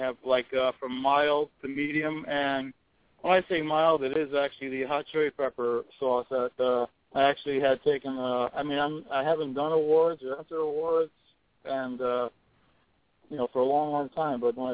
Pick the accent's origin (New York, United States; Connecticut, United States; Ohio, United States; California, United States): Connecticut, United States; Stratford; oh, I'm from Stratford, Connecticut. And I'm, like, turning my head left and right, looking around, who the hell else here is from Stratford?